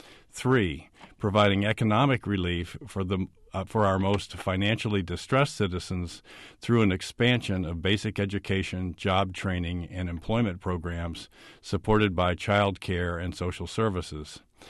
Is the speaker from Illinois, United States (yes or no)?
yes; Urbana, Illinois, United States; now in Springfield, United States; I was born and raised in Urbana and have deep roots here.